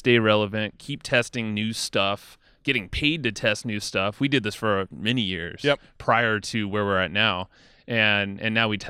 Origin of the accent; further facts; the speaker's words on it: San Diego, California, United States; growing up in East County San Diego, Rancho San Diego area, and reminisced on that.